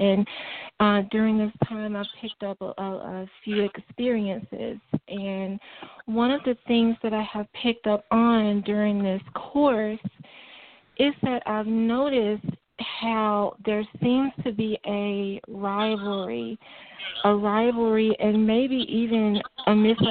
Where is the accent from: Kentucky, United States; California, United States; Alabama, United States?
Alabama, United States; also born or lived in Florida; I'm 28 years old. I was born in Florida, raised in Alabama, and I am a Southerner at heart.